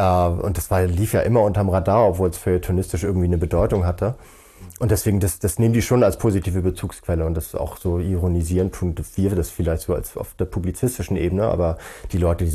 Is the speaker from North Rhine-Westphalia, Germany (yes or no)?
no; Hamburg, Germany; born there; ich bin gebürtiger Hamburger.